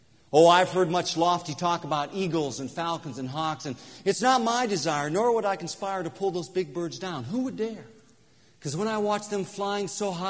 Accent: Port Allegany, Pennsylvania, United States; No, they're not here, but they're back in Port Allegheny, Pennsylvania, my hometown.

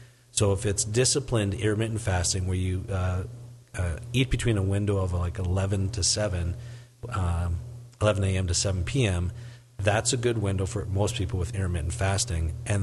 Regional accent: Canada; when I grew up in Canada, we would go skiing annually in the mountains there

